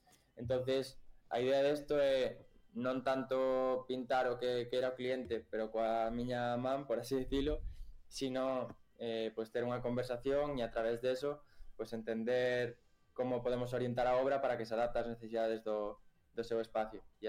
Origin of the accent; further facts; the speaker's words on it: O Grove, Galicia, Spain; eu son do Grove e veño dun pobo no que, bueno, pois a cultura da arte está máis como a nivel local ou regional